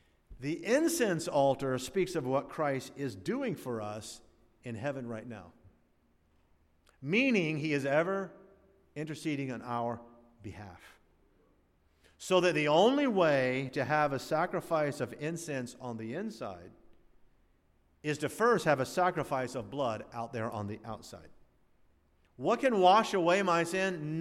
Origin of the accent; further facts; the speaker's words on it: Satellite Beach, Florida, United States; when I was a boy growing up in Satellite Beach